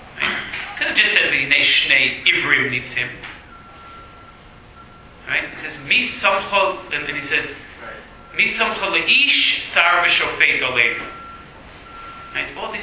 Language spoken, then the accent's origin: English; New York City, New York, United States; We grew up in the Bronx in a little place, and I mean, whoever goes downtown, right?